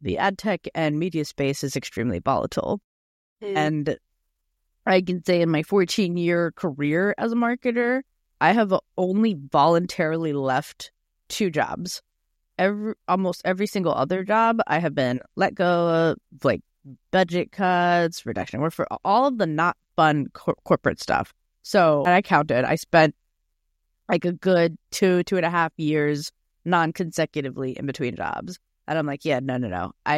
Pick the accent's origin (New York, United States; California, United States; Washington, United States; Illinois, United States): New York, United States; Queens; I grew up in Queens, and I was living in the Bronx for 7 years.